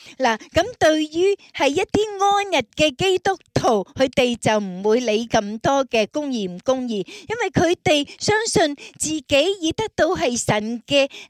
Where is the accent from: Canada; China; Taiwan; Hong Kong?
Canada; 我就是我们加拿大人那个的价值观